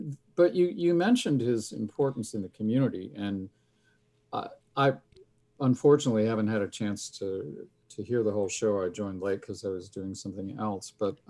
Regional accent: New York, United States; I grew up in the New York area.

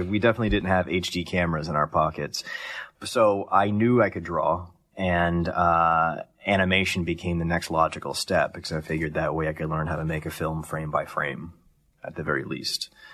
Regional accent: Columbus, Ohio, United States; Columbus, Ohio.

